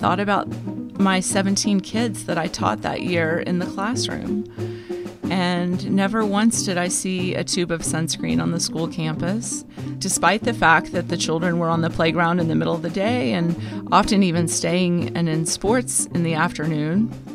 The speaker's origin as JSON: {"language": "English", "region": "the South", "country": "United States", "said": "You know, I'm from the South, so writing letters has always been a big part of my upbringing."}